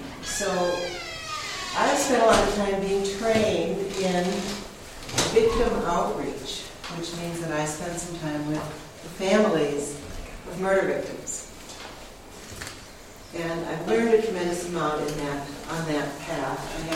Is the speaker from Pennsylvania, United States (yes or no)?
no; Chicago, Illinois, United States; I'm from Chicago, and I am going to be teaching tonight in the area of the death penalty